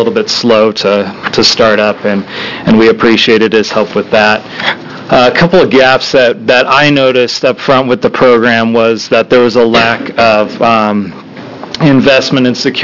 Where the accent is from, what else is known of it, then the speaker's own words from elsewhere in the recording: Oregon, United States; I'm from Central Oregon.